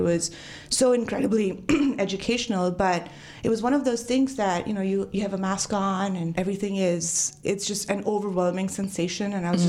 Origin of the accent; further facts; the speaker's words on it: Mumbai, Maharashtra, India; So I'm born and raised in Mumbai.